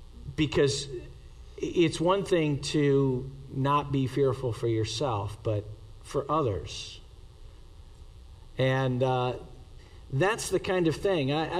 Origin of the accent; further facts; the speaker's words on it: New England, United States; I mean, I grew up in New England, so I was accustomed to a barren tree during winter.